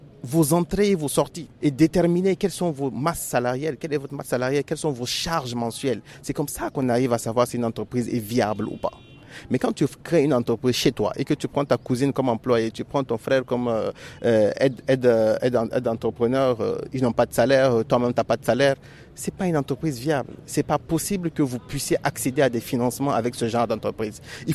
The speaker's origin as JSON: {"language": "French", "country": "Niger", "said": "Aujourd'hui, par exemple, moi, en tant que Nigérien, j'ai envie d'investir, par exemple, aux États-Unis."}